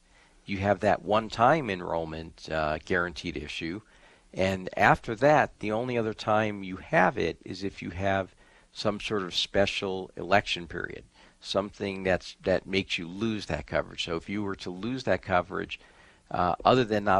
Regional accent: Staten Island, New York, United States; I think about that because I grew up in New York, and in 1965. A bridge opened, the Verrazano Narrows Bridge, that it connected Brooklyn to Staten Island, which is where I lived.

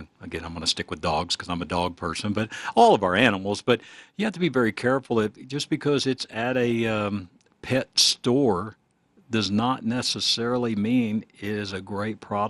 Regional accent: Texas, United States; Now, I grew up in Texas.

